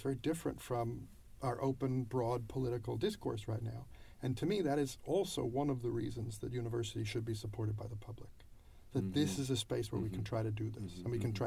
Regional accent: United States; now I'm an American, so I'm speaking about America

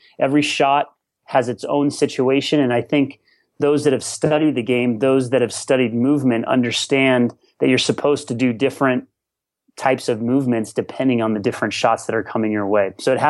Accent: Colorado, United States; growing up in Colorado, high altitude

